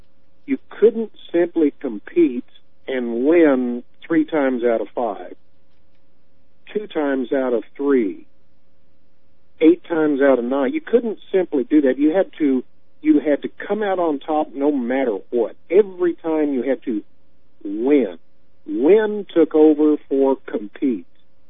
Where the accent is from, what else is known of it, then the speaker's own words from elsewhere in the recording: the South, United States; And I am sorry, as a Southerner, I am absolutely just insane about knowing a man's name